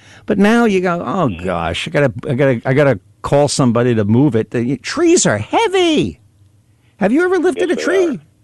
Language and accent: English; New York, United States; also born or lived in New England; Now, I grew up in the Northeast. I did not grow up in New England. I grew old in New England. I grew up in New York.